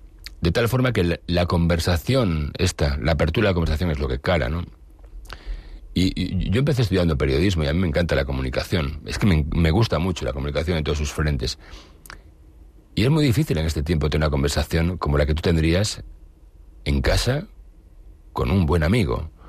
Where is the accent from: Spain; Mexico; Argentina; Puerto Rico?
Spain; Galicia; Volví a mi tierra como el hijo pródigo, a Galicia.